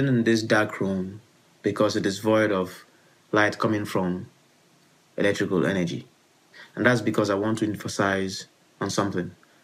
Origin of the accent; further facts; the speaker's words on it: Nigeria; I'm a Nigerian visual artist.